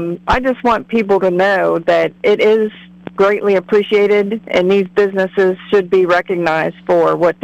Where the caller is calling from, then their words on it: Moundsville, West Virginia, United States; from Moundsville, West Virginia.